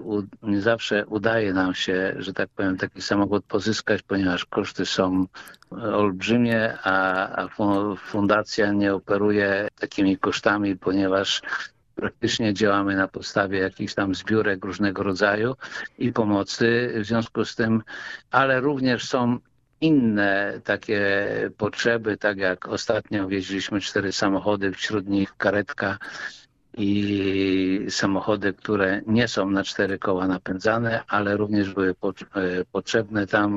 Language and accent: Polish; Trzebiatów, West Pomeranian Voivodeship, Poland; also born or lived in Gryfice; Po prostu urodziłem się w Gryficach i wychowałem się w Trzebiatowie.